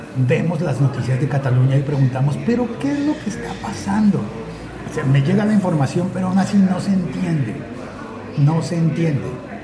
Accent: Colombia; Y cada día eso va siendo más, sí, más habitual. Como en mi país, recuerdo que la primera vez que yo estuve en España me decían, pero tú no pareces colombiano, pareces más bien mexicano porque hablas como de América Latina, pero no te ves como los colombianos.

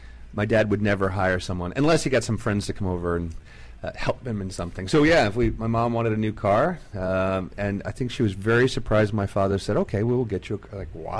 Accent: New York, United States; Originally from a upstate New York.

